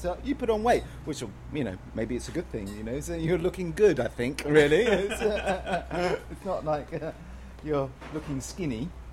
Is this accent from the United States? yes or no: no; England, United Kingdom; Sometimes it's very easier than being English, because being English, we kind of like...